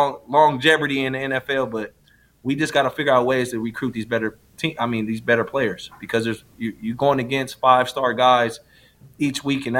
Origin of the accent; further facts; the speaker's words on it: Wisconsin, United States; And I mean, when I was being recruited from Wisconsin, Fickell was at Ohio State, and he used to always come in and to our high school and recruit